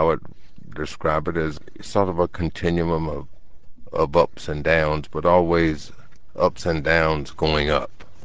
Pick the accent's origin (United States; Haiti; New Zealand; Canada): United States; Atlanta, Georgia; It's about my children and my grandchildren having an understanding of what growing up in Atlanta in the South was for